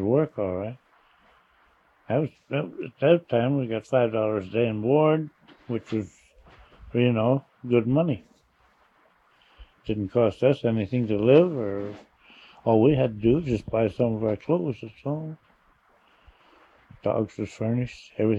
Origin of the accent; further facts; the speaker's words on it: Callens, Alaska, United States; born there; I was born in Callens, Alaska, about 35 miles below Tanana on the Yukon River